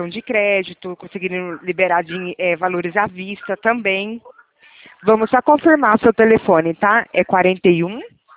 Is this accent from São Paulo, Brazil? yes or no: yes; Limeira, São Paulo, Brazil; Nós somos aqui de Limeira, na verdade, né? Aqui de Limeira.